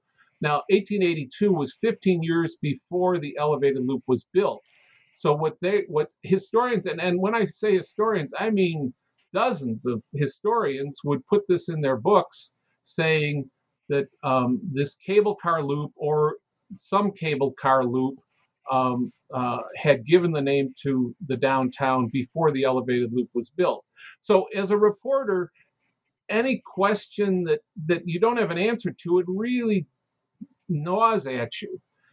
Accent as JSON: {"language": "English", "town": "Chicago", "region": "Illinois", "country": "United States", "tie": "born or raised there", "said": "I grew up in Chicago, and anybody who grew up in Chicago just knew that the name the Loop came from the elevated loop"}